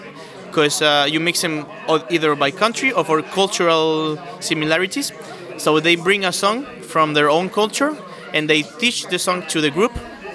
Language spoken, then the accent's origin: English; Chile; now in Berlin, Germany; I'm a percussionist. I am from Chile. I'm 30 years old. I lived in Berlin for 3 years, and now I'm planning to move to France this year.